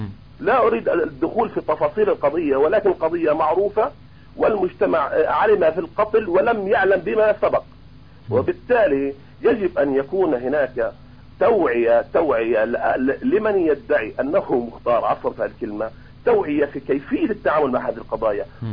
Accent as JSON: {"language": "Arabic", "region": "Gaza Strip", "country": "Palestine", "said": "أصبح يفوق عدد المجتمع عندنا في غزة صراحة"}